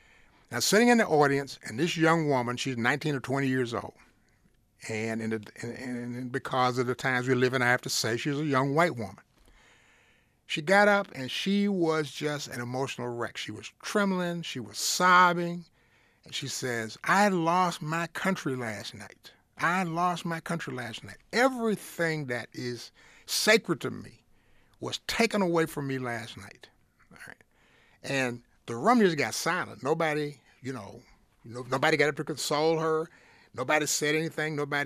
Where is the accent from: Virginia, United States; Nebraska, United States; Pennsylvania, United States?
Virginia, United States; I'm a Southerner, and I travel back to my native state of Virginia every month to take care of my 96-year-old mother, okay?